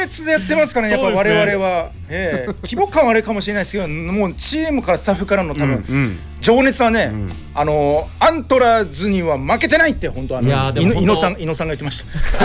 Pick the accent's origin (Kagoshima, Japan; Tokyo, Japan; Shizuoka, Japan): Shizuoka, Japan; 僕やっぱ静岡出身なんで、いや、その自分の家の周りでそんなこと言ってたら普通に通報されるだろうと思って